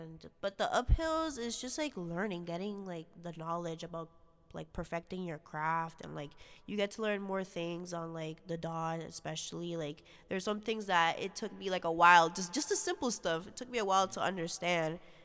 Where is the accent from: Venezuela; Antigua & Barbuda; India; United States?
Antigua & Barbuda; now in Toronto, Canada; Okay, so we can start back from the country I was born. I was born in Antigua. I came here 7 years ago. And back home, I was part of the choir.